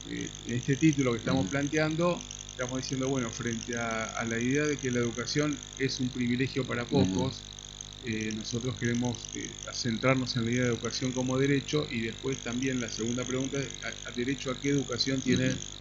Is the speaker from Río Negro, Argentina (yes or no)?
no; Buenos Aires, Argentina; vengo de la ciudad de Buenos Aires, ¿no?